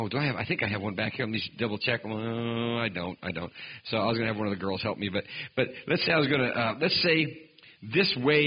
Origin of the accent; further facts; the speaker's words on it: Oregon, United States; I originally was from Oregon. Once you leave Oregon, you have to call it Oregon. And I'm originally from Oregon. Now I'm a whole 7 miles away from Oregon.